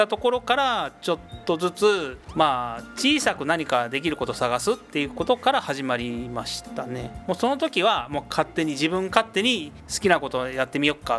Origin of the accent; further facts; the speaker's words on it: Asahara, Okayama, Japan; 私は子供の頃朝原で育ちました。